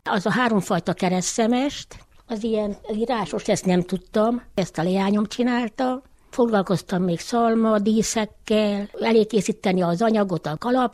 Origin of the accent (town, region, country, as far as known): Csöb, Harghita, Romania; born or raised there; also born or lived in Sibiu